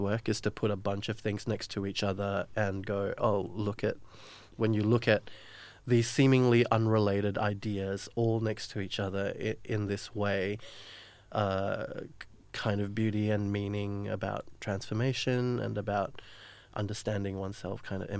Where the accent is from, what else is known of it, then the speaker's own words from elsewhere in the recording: Singapore; and I'm from Singapore.